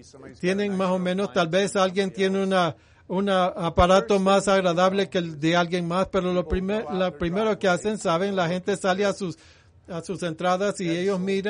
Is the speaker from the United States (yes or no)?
yes; United States; No como la mayor parte de la gente hace aquí en esta nación. Lo que hacemos como americanos muchas veces, al ver a nuestro vecino de al lado